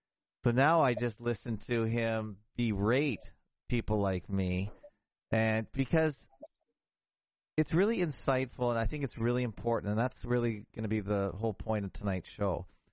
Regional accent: Toronto, Ontario, Canada; because obviously I'm from Toronto.

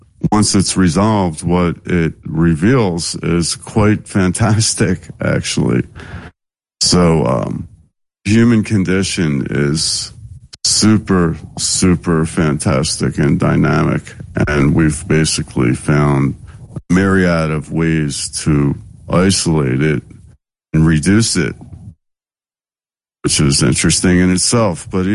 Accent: Philadelphia, Pennsylvania, United States; now in Oregon, United States; I used to be from the East Coast, Philadelphia, but now I'm in the desert in Southeast Oregon.

